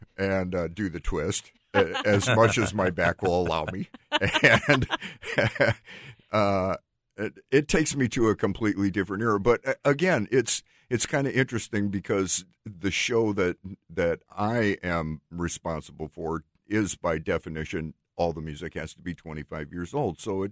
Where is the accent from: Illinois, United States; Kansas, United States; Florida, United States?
Illinois, United States; Chicago; I grew up in the Chicagoland area, and it actually rose to number one twice with over a year gap.